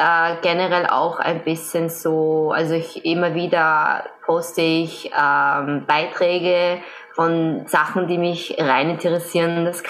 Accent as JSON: {"language": "German", "town": "Turin", "region": "Piedmont", "country": "Italy", "tie": "born or raised there", "second_language": "German", "lives_now": "Vienna, Austria", "said": "Also ja, also ich lebe in Wien schon seit 8 Jahren. Ich bin aber in Turin aufgewachsen, habe dort die Schule besucht und meine Verwandten sind auch alle noch dort, also Großeltern, Tanten, Cousinen und so."}